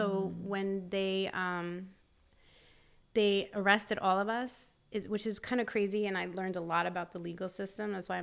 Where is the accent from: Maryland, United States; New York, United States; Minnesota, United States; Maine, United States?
New York, United States; I came from New York, and the hustle is like men are hustlers out there, right?